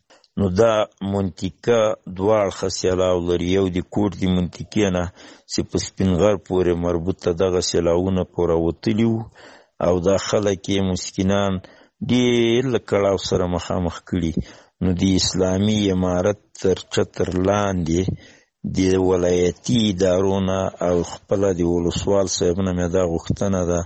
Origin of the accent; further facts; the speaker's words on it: Paktia, Afghanistan; د پختیا دی ولایت اوسیدونکی،